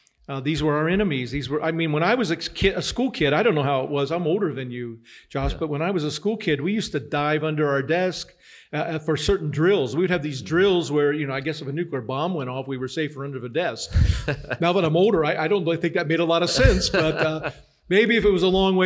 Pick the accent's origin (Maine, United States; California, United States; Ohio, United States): Ohio, United States; Akron; also born or lived in West Virginia; I'm from Akron, yeah, not far. I say I was born in West Virginia, but yeah, I was raised mostly in Ohio.